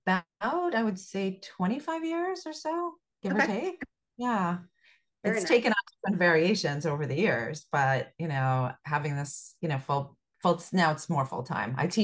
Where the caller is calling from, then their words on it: New York, United States; From New York, Westchester County, New York.